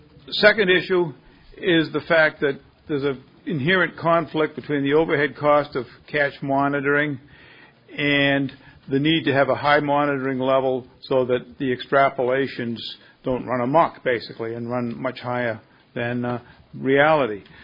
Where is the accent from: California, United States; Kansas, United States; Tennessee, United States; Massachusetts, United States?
Massachusetts, United States; Scituate; For the record … from Scituate, Mass.